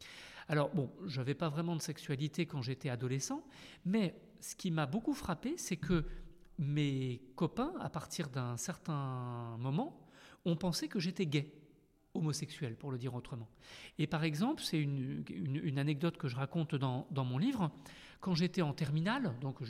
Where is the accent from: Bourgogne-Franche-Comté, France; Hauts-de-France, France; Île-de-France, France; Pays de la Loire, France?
Île-de-France, France; Paris; sans compter le fait que moi j'ai grandi à Paris en France, donc là aussi c'est relativement différent.